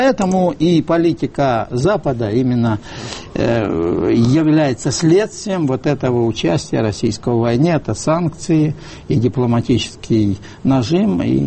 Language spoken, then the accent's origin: Russian; Dnipro, Dnipropetrovsk Oblast, Ukraine; я сам из Днепропетровска там был